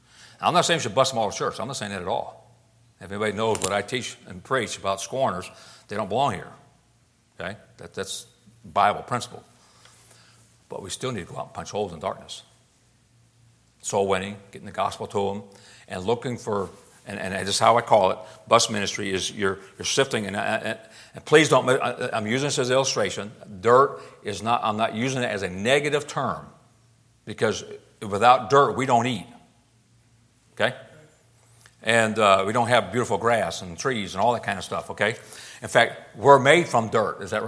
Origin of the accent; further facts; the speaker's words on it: Tampa, Florida, United States; I grew up in Tampa, Florida. The first bus ministry I ever saw was in Tampa, Florida, Good Shepherd Baptist Church. My cousins rode a bus to that church.